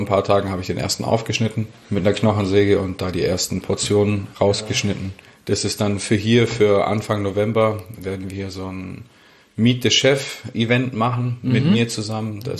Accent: Stuttgart, Baden-Württemberg, Germany; ich bin Stuttgarter ursprünglich.

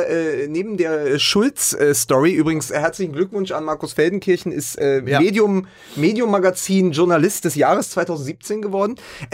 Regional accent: Berlin, Germany; Das Einzige, was für mich als Berliner das so ein bisschen trübt

